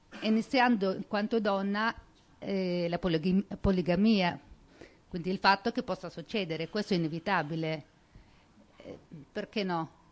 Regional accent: Tunisia; Buonasera a tutti, io sono tunisina

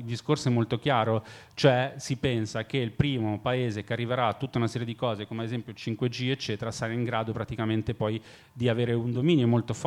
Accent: Genoa, Liguria, Italy; Sono genovese, quindi non è che poi sono laziale, per dire che sciocco.

